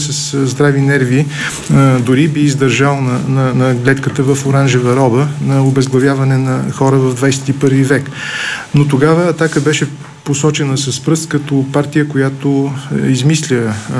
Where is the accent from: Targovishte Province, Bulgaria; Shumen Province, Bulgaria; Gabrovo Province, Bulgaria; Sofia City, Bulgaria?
Sofia City, Bulgaria; Sofia; Роден съм в София, израствал съм в София